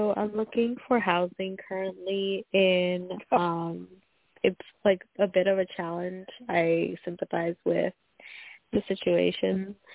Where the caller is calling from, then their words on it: New York, United States; I'm calling from New York.